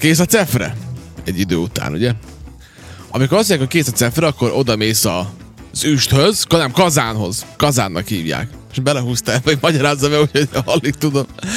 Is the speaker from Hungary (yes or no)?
no; Vojvodina, Serbia; mi itt nőttünk fel Vajdaságban, a pálinka az elkerülhetetlen.